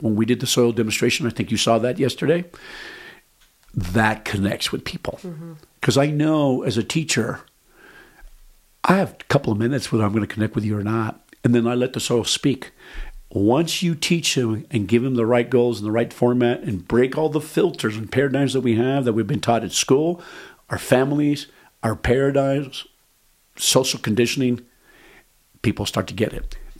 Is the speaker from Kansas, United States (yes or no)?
no; New Mexico, United States; I grew up in New Mexico. Our family has been here hundreds and hundreds of years.